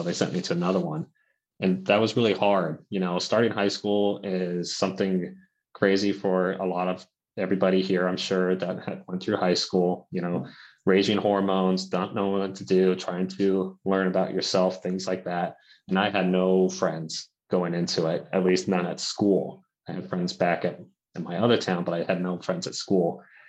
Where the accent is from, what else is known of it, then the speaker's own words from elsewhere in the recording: Santa Barbara, California, United States; now in Sacramento County, United States; I am from California. This is where I'm coming from now. I currently live up in the Sacramento County, and I'm originally from Santa Barbara.